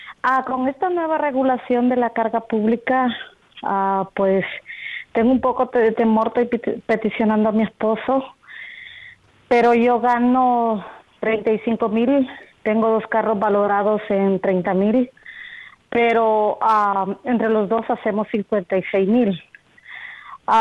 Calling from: Iowa, United States; Buenas, ¿de Iowa?

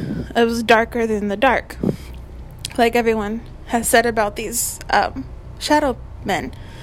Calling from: Galesburg, Illinois, United States; I'm from Galesburg, Illinois.

